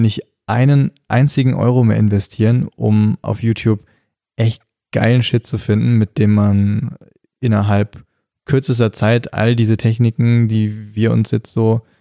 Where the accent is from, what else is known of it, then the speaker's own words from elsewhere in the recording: North Rhine-Westphalia, Germany; wie man uns am Niederrhein in meiner Heimat sagt